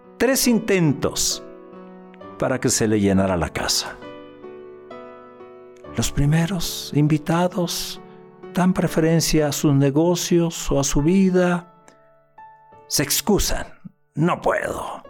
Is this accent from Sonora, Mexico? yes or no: yes; Sonora, Mexico; yo soy nativo del estado de Sonora y allá desde pequeños en escuela nos enseñaron la historia